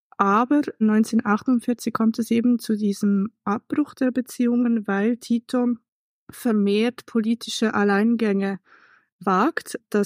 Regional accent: Basel, Basel-Stadt, Switzerland; Ich bin aus Basel.

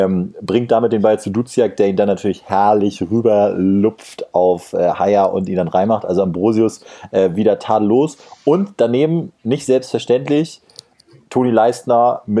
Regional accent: Kiel, Schleswig-Holstein, Germany; Kiel ist nicht nur meine Heimatstadt

